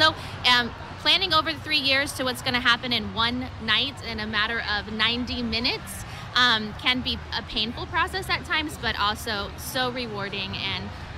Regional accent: Orlando, Florida, United States; I am from Orlando, Florida.

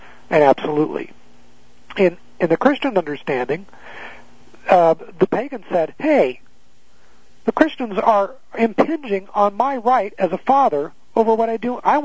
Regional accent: California, United States; I grew up in California, so I know about a lot of those.

